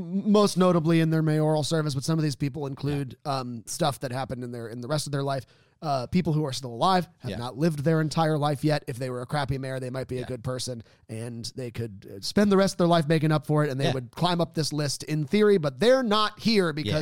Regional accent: Florida, United States; I mean, I grew up in Florida and it was the same as anywhere.

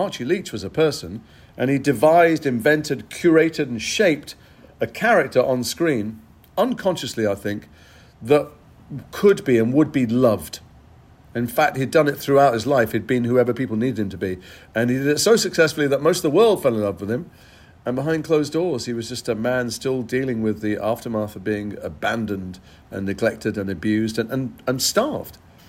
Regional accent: England, United Kingdom

